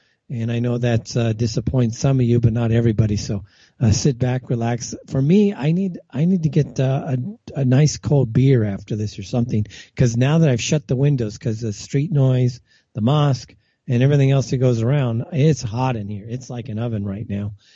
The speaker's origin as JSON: {"language": "English", "town": "Los Angeles", "region": "California", "country": "United States", "tie": "born or raised there", "said": "That is not the case in my hometown of Los Angeles."}